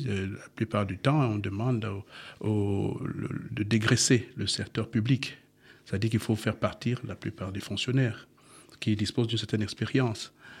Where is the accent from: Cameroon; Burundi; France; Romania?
Cameroon; South; Je suis originaire du Cameroun, plus exactement entre Douala Yaoundé et Iséka. C'est le sud du Cameroun, si vous connaissez un peu.